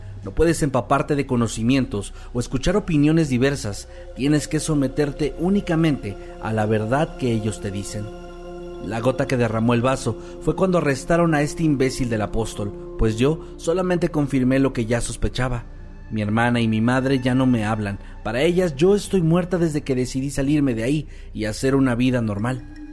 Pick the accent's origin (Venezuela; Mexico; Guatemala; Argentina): Mexico; Guadalajara, Jalisco; Bueno, pues yo soy de Guadalajara